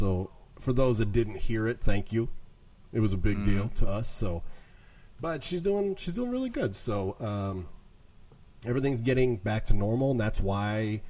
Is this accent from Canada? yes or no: no; Midwest, United States; now in Illinois, United States; Yeah, from the Midwest